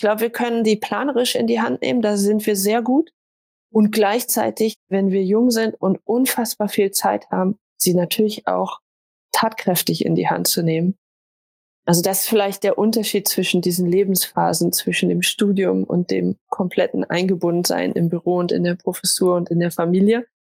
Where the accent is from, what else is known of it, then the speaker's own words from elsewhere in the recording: Berlin, Germany; Wir kommen natürlich auch aus Berlin und großen Städten.